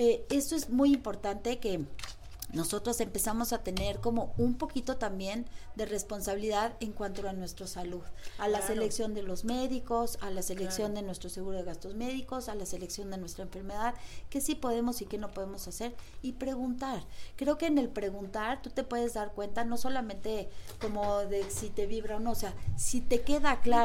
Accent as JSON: {"language": "Spanish", "country": "Mexico", "said": "porque soy mexicana y amo mi país"}